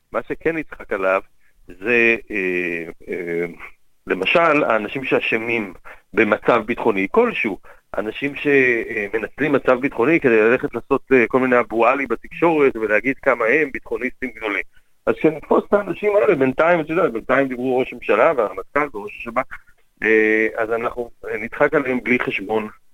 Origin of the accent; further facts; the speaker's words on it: Tel Aviv, Tel Aviv District, Israel; האמת היא שאני נולדתי בתל אביב, מול חוף מציצים, איפה שצילמו את הסרט, וחייתי כל החיים שלי בתל אביב.